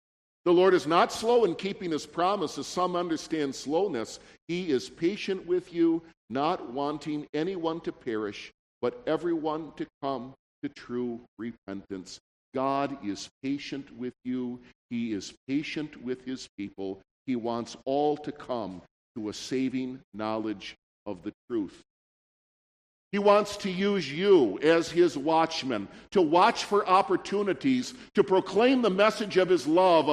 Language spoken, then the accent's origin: English; Michigan, United States; right there in the middle of the murder and crime capital of my home state of Michigan